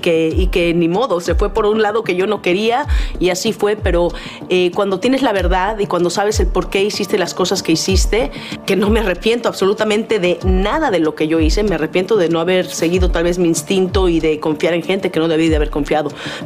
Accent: Mexico; cada vez que llego a México, pues ese es mi hogar, es mi país. Es de donde soy

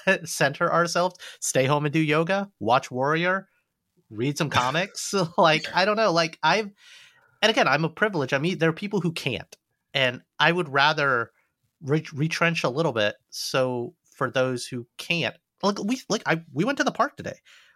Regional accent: United States; That if selfishly, as an American, if I can take one thing away from India, is like, we have to do more here.

